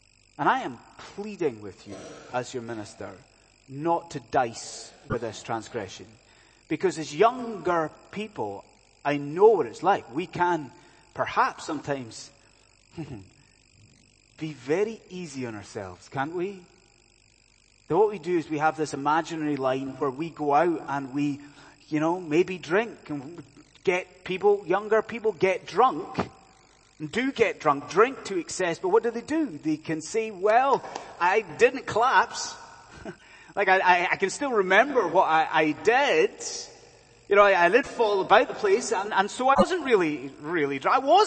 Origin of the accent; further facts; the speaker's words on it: Scotland, United Kingdom; I'm a Scotsman, we have infinite terms for this